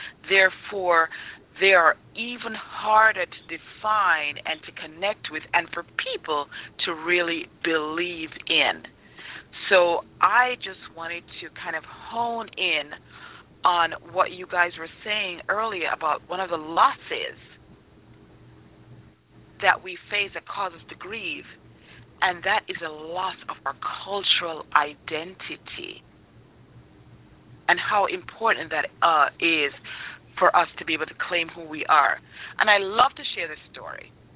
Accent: Jamaica; now in United States; So I was a Jamaican before I even got to America. And as a Jamaican, I grew up around people who, for the most part, 90% looked like me. So I knew that I was a Jamaican first and foremost.

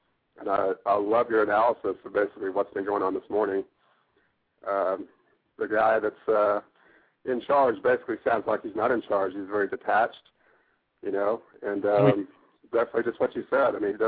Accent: Oklahoma, United States; from Oklahoma.

